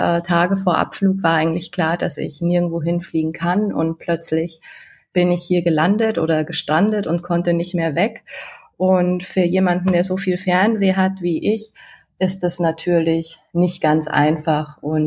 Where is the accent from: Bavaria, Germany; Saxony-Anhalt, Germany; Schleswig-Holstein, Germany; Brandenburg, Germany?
Bavaria, Germany; habe mich dann eben ins Münchner Umland begeben und habe mir mal meine Heimat ein bisschen genauer angeschaut.